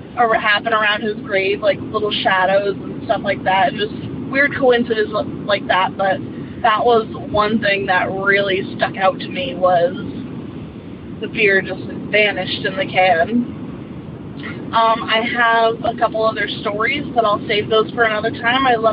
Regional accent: New Hampshire, United States; I'm from New Hampshire.

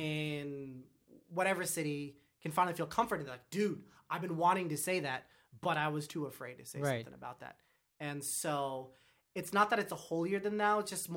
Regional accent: Ohio, United States; Born and raised in Ohio.

